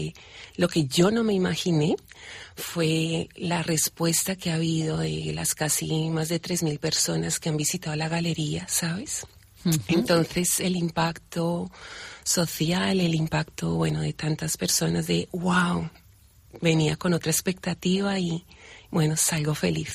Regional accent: Bogotá, Colombia; now in Bilbao, Spain; Llevo casi 20 años aquí y digo, bueno, yo soy de Bogotá, bueno, los de Bilbao nacemos donde queremos, pero llevo casi 20 años viviendo aquí

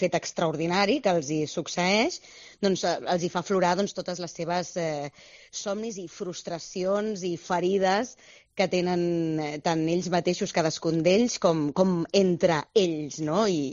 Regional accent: Santa Coloma de Gramenet, Catalonia, Spain; Des de molt petita la meva família es feia teatre amateur, a Santa Coloma Gramenet, que és d'on sóc jo.

